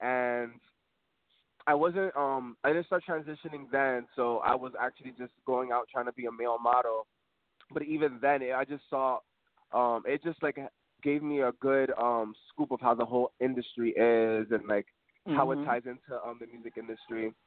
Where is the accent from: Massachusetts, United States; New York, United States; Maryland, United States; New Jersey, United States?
New York, United States; Bronx; I was in Brooklyn. I'm not from Brooklyn. You know, I'm from the Bronx